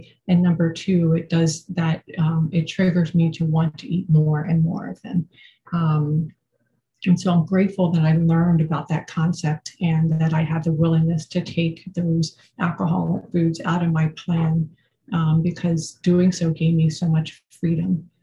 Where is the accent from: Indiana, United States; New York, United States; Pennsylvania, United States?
Pennsylvania, United States; Philadelphia; So I'm from the Philadelphia area, just so everyone knows.